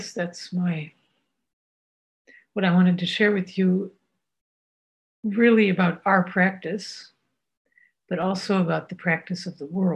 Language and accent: English; United States; because I'm an American